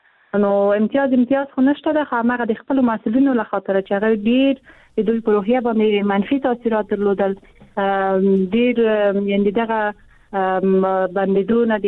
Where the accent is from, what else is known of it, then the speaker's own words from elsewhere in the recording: Afghanistan; زه پښېمانه یم چې زه په افغانستان کښې پیدا شوی یم، زه د افغانستان یوه جلۍ یم